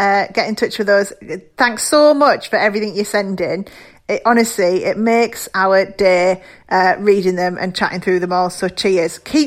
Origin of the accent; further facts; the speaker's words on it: Middlesbrough, North East England, United Kingdom; accent: Middlesbrough; Aye, my accent's not Geordie, man. Man's Borough.